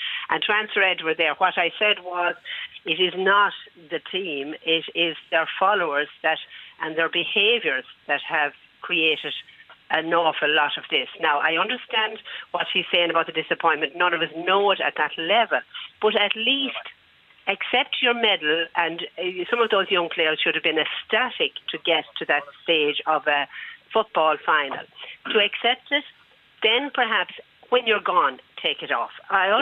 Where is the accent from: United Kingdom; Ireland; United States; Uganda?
Ireland; Galway, Connacht; I'm from the west of Ireland. I'm from Galway.